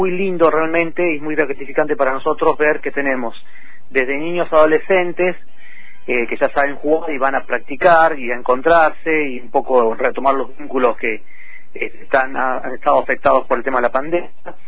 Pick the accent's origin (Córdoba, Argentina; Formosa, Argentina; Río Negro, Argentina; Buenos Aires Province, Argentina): Río Negro, Argentina; General Roca; lamentablemente acá en Roca no había como mucha actividad para participar en torneos ni muchos talleres en ese momento.